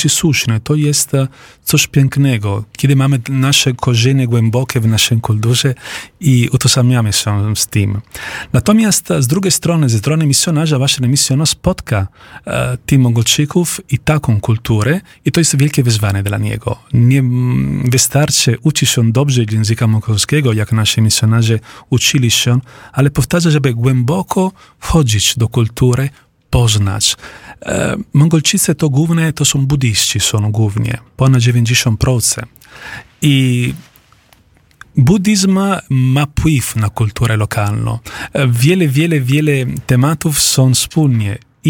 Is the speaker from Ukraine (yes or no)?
no; Italy; Polish is a second language; now in Poland; Ja jestem Włochem, mieszkam w Polsce